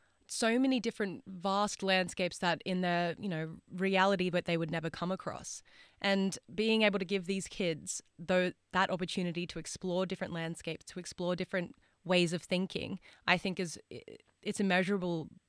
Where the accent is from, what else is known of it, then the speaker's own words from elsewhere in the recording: Sydney, New South Wales, Australia; You know, I'm actually from Western Sydney myself. That's where I hail from and grew up there.